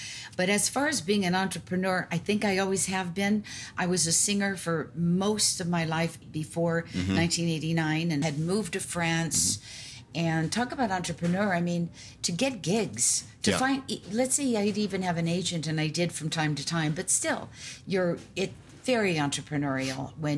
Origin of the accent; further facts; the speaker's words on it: Omaha, Nebraska, United States; Well, I was brought up right here in Omaha, Nebraska, and my mom was a widow at age 34 with five kids.